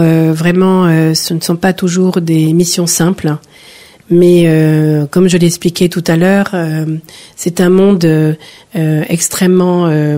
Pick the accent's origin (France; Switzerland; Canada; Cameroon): France; Car nous sommes Français avant tout.